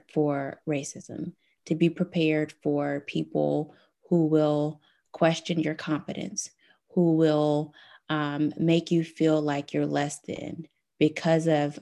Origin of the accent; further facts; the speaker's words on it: the South, United States; growing up in the Deep South really has shaped a lot of my perceptions as well in terms of America and schools and education and so forth.